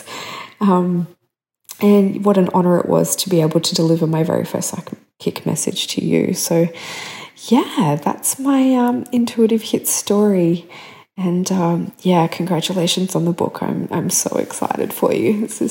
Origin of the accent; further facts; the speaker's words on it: Australia; I'm from Australia.